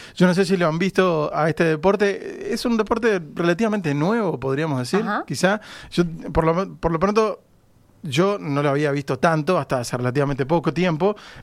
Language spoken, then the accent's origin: Spanish; Salto, Uruguay; yo soy del interior, ustedes saben, soy de Salto